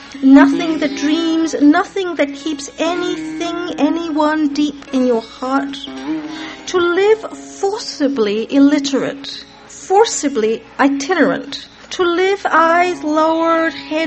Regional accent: India; also born or lived in North Africa; When I was a child growing up in India and North Africa, there was no way that as a woman I could be valued as a poet.

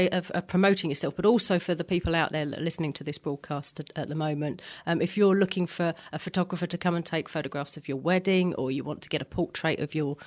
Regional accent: London, United Kingdom; also born or lived in Totnes; now in Bristol, United Kingdom; I came to Bristol from South London via Totnes in Devon about 7 or 8 years ago.

